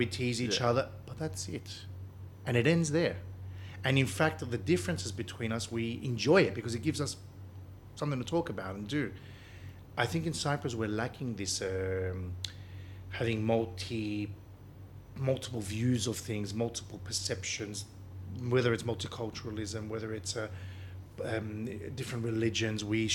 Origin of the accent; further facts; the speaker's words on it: Melbourne, Victoria, Australia; I grew up in Melbourne. I grew up in a very multicultural, religious, diverse, ethnically diverse country and city.